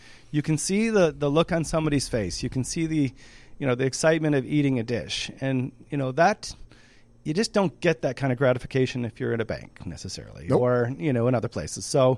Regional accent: Detroit, Michigan, United States; I grew up in Michigan. I was born in Detroit, and my family wasn't a particularly culinary family.

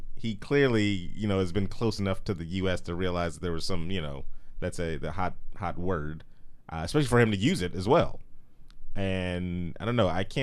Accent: United States; as a American that is black, it's hard to say because in my community it's used all the time as a term of endearment

